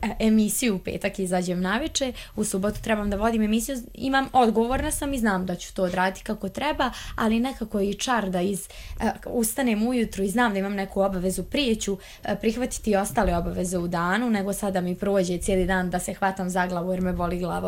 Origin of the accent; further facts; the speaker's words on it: Banja Luka, Republika Srpska, Bosnia & Herzegovina; evo mi smo iz Banja Luke, sva četvoro